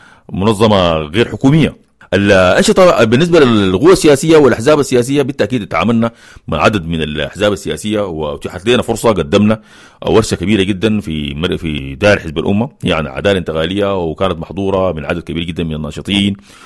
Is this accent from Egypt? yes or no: no; Sudan; احنا سودانيين اصيلين